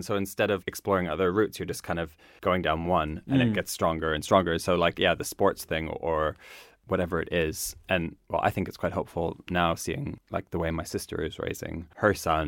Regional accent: Nova Scotia, Canada; So I grew up in Nova Scotia, which is like a fishing, rural area. It's, if you picture like northern Scotland, you're kind of imagining the right kind of place. There are lots of backwards mentalities there, especially when it comes to things like race and gender. And I was in a very small town.

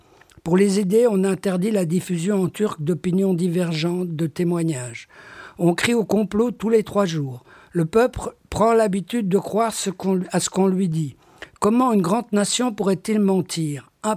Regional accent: Brussels, Belgium; Je suis bruxellois.

